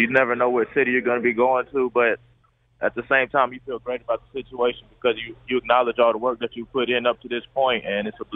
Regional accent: Fayetteville, North Carolina, United States; I had a great childhood. I had the same group of friends since I was able to go outside. I got all of my family is in Fayetteville, so it was great for me.

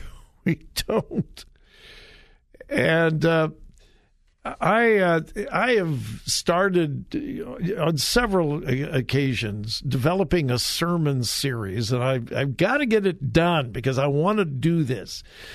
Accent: United States; born there; I was born in America. I live in America.

